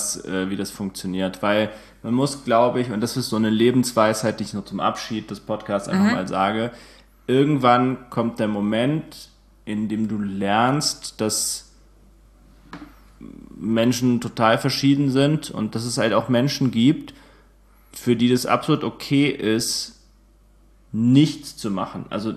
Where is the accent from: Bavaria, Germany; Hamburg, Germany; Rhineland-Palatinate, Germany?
Bavaria, Germany; Aschaffenburg; weil ich lebe halt da nicht mehr vor Ort. Ja, ich kann nicht spontan freitagsabends um 18 Uhr sagen, als gehen wir um 20 Uhr weg in Aschaffenburg.